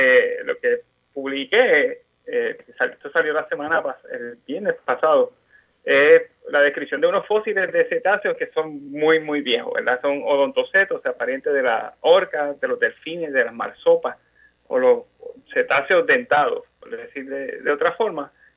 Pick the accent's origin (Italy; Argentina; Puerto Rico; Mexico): Puerto Rico; Isabela; moved away; vivo bien lejos de Puerto Rico, mis raíces están allá, y, claro. Y de allá es que soy natural de Isabela, nací y criado allá.